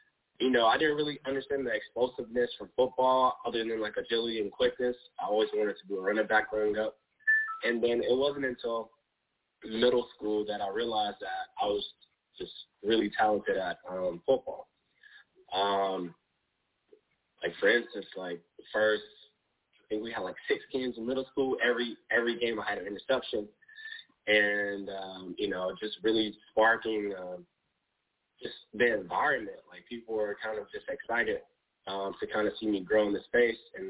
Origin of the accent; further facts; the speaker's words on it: Cordele, Georgia, United States; First of all, I was born and raised in Georgia, a small town called Cordell, down similar to Florida